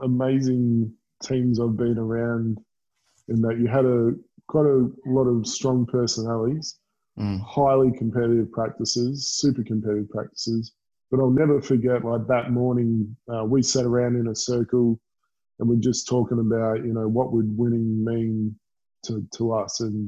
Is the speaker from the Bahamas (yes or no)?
no; Adelaide, South Australia, Australia; I'm from Adelaide.